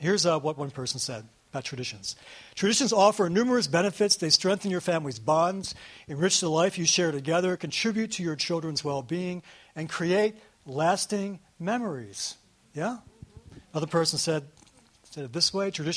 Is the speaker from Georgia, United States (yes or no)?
no; Truth or Consequences, New Mexico, United States; I used to love it back in the 50s, growing up in Truth or Consequences.